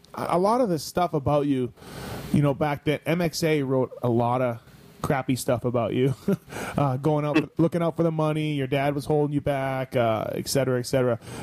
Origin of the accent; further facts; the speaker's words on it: Canada; as a kid growing up in Canada